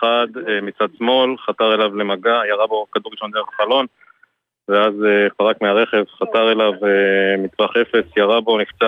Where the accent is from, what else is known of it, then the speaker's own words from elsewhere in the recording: Ma'ale Adumim, West Bank, Palestine; אנחנו עם מעלה אדומים.